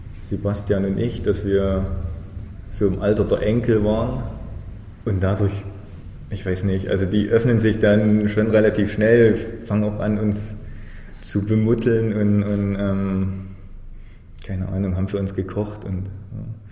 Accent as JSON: {"language": "German", "region": "Saxony", "country": "Germany", "accent": "Erzgebirge dialect", "said": "Also ich habe die einfach mit meinem erzgebirgischen Dialekt belästigt"}